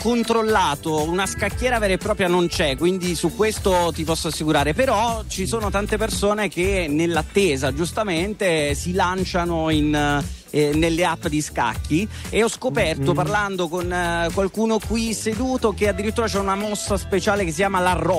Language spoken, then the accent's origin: Italian; Salerno, Campania, Italy; Io di Salerno